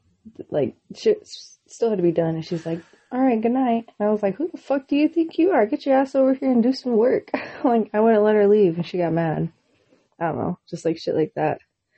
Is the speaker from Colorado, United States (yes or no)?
yes; Colorado, United States; And, like, I'm the girl from Colorado, but my family's also kind of known in the town.